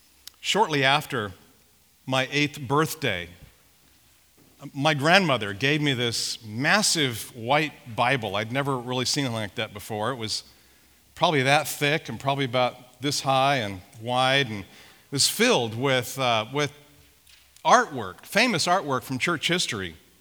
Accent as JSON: {"language": "English", "region": "California", "country": "United States", "tie": "born or raised there", "said": "But as I suppose a third grader, reading through King James English as a Mojave Desert rat growing up in California, this was very difficult for me."}